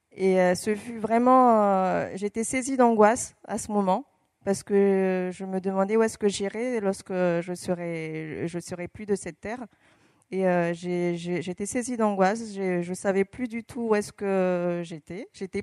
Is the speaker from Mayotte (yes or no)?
yes; Mayotte; also born or lived in Madagascar; Je suis originaire de Mayotte et Madagascar.